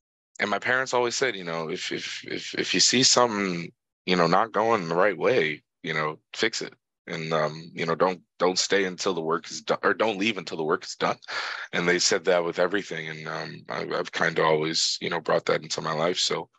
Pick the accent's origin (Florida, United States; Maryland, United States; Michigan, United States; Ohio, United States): Maryland, United States; Baltimore; And then growing up in Baltimore